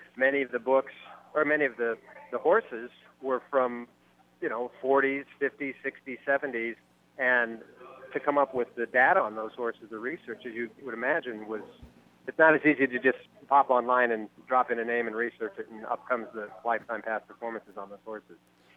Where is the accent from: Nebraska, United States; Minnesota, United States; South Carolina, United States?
Nebraska, United States; born there; Well, it happened when I was born in Nebraska and went to horse racing in Exarban for the very first time.